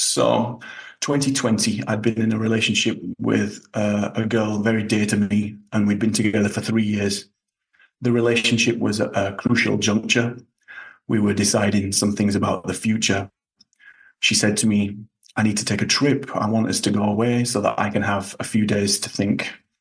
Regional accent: Yorkshire and the Humber, United Kingdom; also born or lived in Scarborough; I'm from England. I'm from York in Yorkshire. I was born in Scarborough, which is a coastal town, in October 1982. We spent my formative years in a town between York and Leeds.

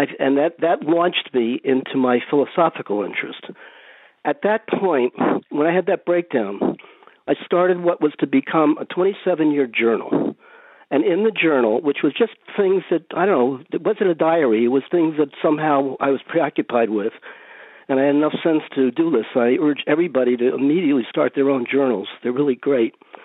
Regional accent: Miami Beach, Florida, United States; moved away as an adult; I came from Miami Beach, Florida. I escaped to Columbia University.

